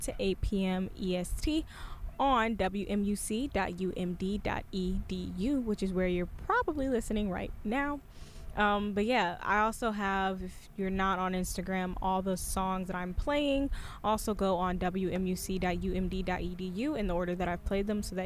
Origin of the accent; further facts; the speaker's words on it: Michigan, United States; I'm from Michigan originally, as some of you may know.